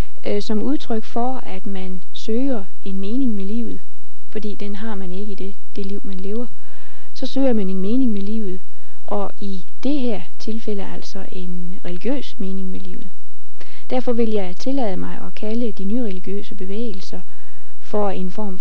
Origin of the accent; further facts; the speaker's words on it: North Denmark Region, Denmark; da jeg kommer fra Thy, er opvokset i Thy, så har jeg en interesse, en lokalhistorisk interesse i området her